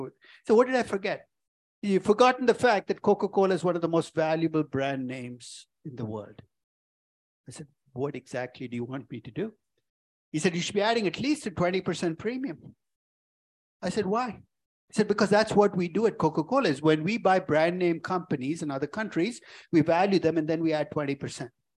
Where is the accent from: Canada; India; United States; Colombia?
India; I'm Indian. I throw cayenne into everything.